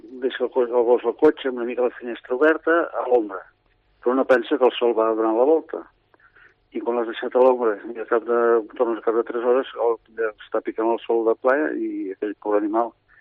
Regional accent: Figueres, Catalonia, Spain; que jo soc de Figueres.

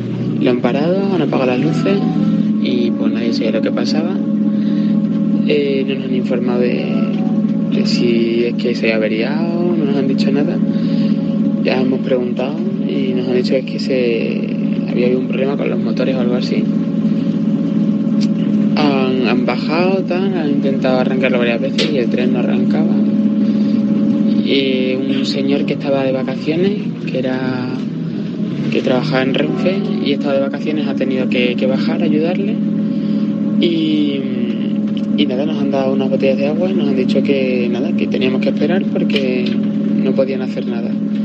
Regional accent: Mérida, Extremadura, Spain; soy de Mérida

